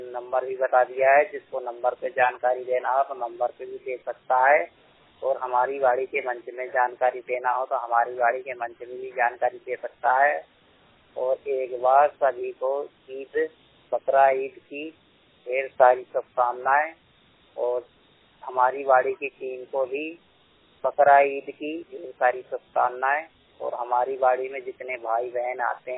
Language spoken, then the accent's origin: Hindi; Bhopal, Madhya Pradesh, India; मैं भोपाल जिले का निवासी हूँ।